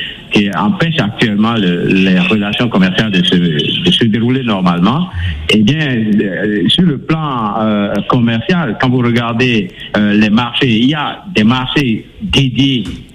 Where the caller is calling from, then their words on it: Cotonou, Littoral, Benin; Chez nous, à Cotonou, c'est sensible déjà.